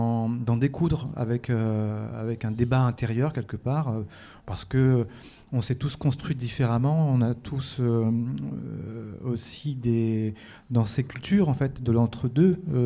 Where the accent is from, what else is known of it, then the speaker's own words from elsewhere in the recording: Orléans, Centre-Val de Loire, France; je suis né à Orléans, après on s'est installé à La Source